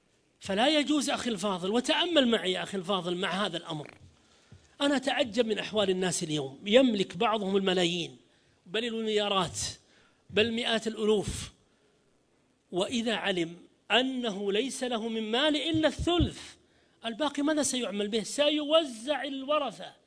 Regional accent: Saudi Arabia; في بلدنا المملكة العربية السعودية

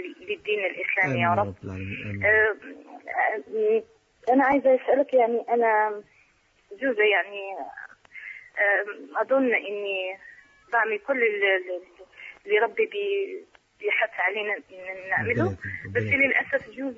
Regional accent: United Kingdom; من المغرب من يعني أصلي من المغرب وأنا من بريطانيا.

